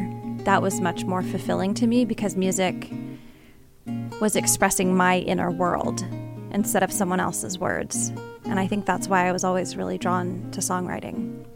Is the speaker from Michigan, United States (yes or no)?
no; Texas, United States; And growing up in South Texas and hearing that kind of music, I was really influenced by that as a little girl.